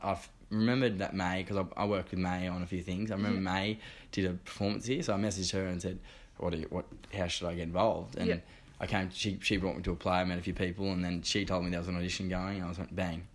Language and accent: English; New South Wales, Australia; I'm from Kolbarra Beach on the south coast.